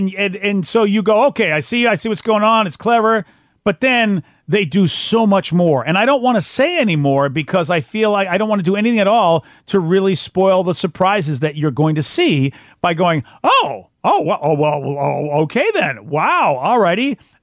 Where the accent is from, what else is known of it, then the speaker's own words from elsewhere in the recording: United States; Well, as an American and the life we have, we just have no idea